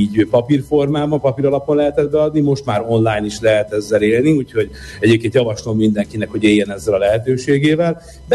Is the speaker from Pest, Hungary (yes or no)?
yes; Vác, Pest, Hungary; én Vácon nőttem föl a Dunakanyarban